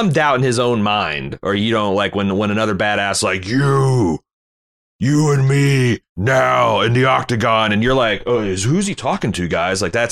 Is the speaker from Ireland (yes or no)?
no; Hong Kong; born there; He's been cranking out this shit since I was born in Hong Kong.